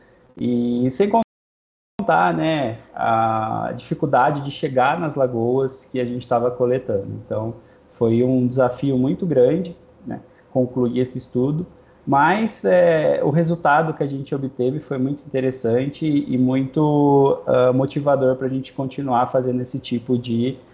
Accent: São Paulo, Brazil; nós somos do interior de São Paulo

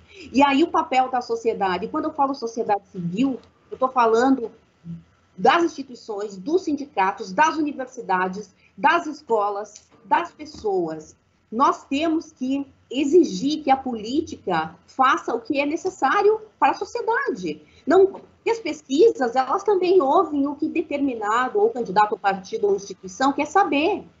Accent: Rio Grande do Sul, Brazil; Eu sou gaúcha e eu acompanhei o início da administração do Olívio no Sul

